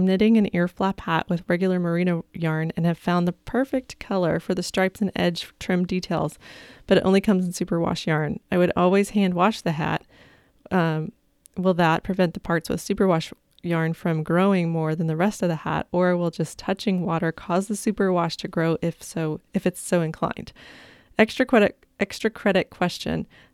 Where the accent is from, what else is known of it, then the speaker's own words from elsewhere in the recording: Bridgnorth, West Midlands, United Kingdom; I'm from Bridgnorth in Shropshire in England.